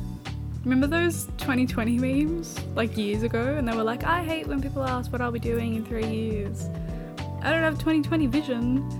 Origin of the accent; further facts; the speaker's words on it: Australia; I'm Australian.